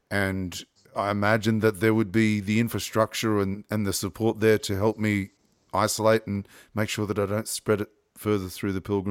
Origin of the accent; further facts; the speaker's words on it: Australia; So I'm an Australian, I mentioned before